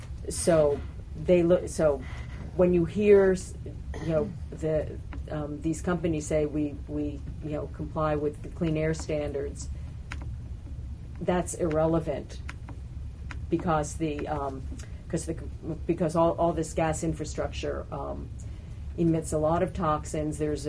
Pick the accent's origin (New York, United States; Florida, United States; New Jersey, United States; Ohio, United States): New York, United States; North Salem; I'm from North Salem, and there's a compressor station near us